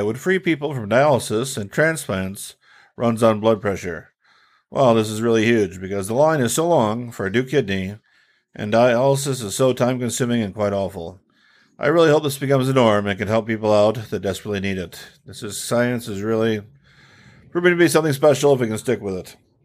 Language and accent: English; Pontiac, Illinois, United States; which is only about 26 minutes from my hometown of Pontiac, Illinois.